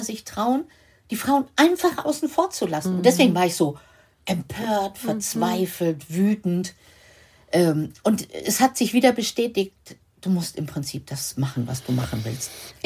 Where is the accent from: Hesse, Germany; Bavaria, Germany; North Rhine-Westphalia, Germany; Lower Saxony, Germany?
Lower Saxony, Germany; ich komme ja aus Niedersachsen